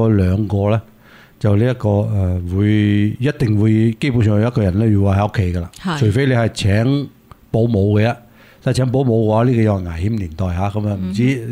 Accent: China; 咁我哋中国人以前我哋呢啲年纪嗰啲兄弟姐妹咧，其实都系喺地入边躝大嘅啊。

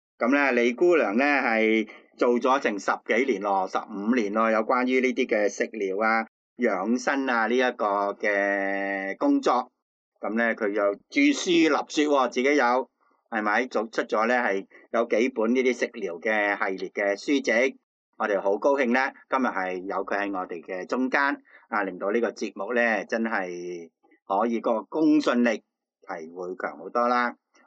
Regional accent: China; 民以食为天，所以呢我们中国人呢都很注重食这样东西的。

